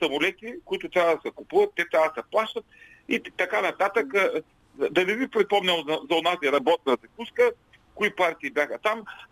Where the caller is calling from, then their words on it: Ruse, Ruse Province, Bulgaria; съм от Русе.